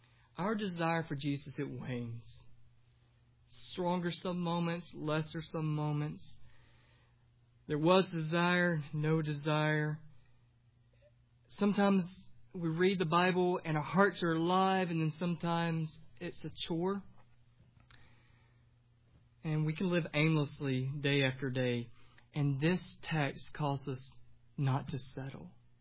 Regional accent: Alabama, United States; because I'm from Alabama, I meandered. I walked very slow.

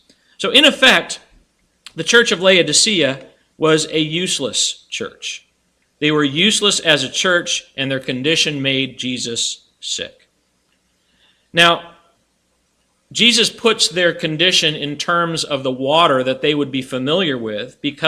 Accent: Colorado, United States; I remember growing up in Colorado, we were familiar with these cold mountain streams.

